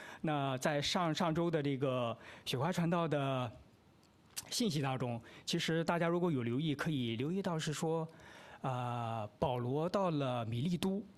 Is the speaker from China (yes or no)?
yes; northern China, China; 可能像我是作为北方人，有一个习惯啊